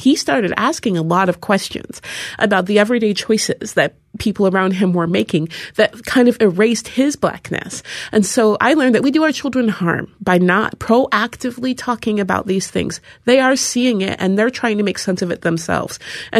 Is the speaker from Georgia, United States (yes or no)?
no; Seattle, Washington, United States; Seattle is a weird place. There's hardly any black people there, and especially when I was growing up, there were hardly any at all.